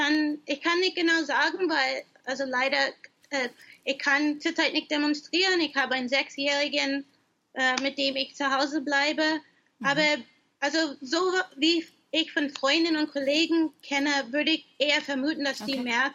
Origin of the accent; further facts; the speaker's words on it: Chicago, Illinois, United States; also born or lived in Oakland; Also ich bin in Chicago aufgewachsen, habe eine Zeit lang in Oakland, Kalifornien gelebt.